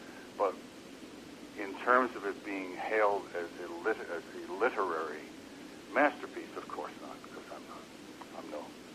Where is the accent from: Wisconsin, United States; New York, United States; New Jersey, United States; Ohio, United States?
New York, United States; Brooklyn; But anyway, that was the Brooklyn I grew up in. I grew up in the … Three Stooges … Brooklyn.